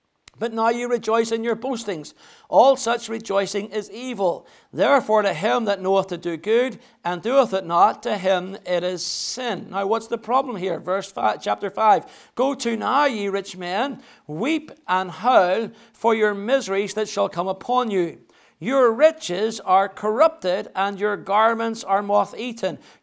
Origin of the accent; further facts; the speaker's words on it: Northern Ireland, United Kingdom; moved away as an adult; now in Stoke-on-Trent, United Kingdom; when I moved here 14 years ago from Northern Ireland